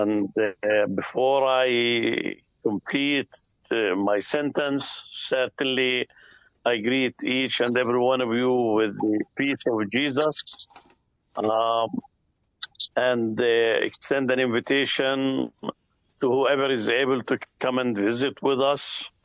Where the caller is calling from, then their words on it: Nazareth, Northern District, Israel; I'm calling from Nazareth and not from Jerusalem. I'll be in Jerusalem tomorrow.